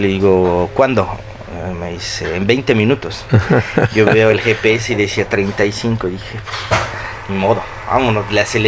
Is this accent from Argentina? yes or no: no; Toluca, State of Mexico, Mexico; also born or lived in Tenango del Valle / Cuernavaca; Yo soy de Toluca, yo nací en Toluca, viví 10, 12 años en Tenango del Valle, me regresé a Toluca, me fui a Cuernavaca y luego me vine para acá.